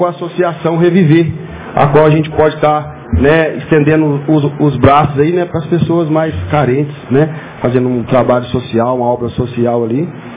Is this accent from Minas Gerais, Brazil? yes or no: yes; Belo Horizonte, Minas Gerais, Brazil; Eu sou de Belo Horizonte, vim para cá para essa missão, né?